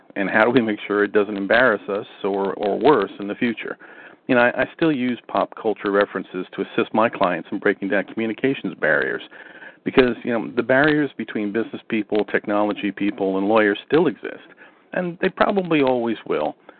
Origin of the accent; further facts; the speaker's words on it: New Jersey, United States; I think the reason that people like my Sopranos routine so much wasn't really because I was from Jersey